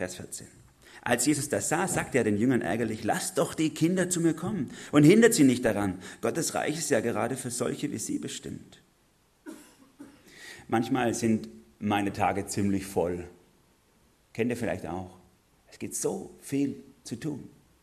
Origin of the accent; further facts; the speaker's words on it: Germany; Und hier können wir als Deutsche ganz sicher sehr viel davon lernen.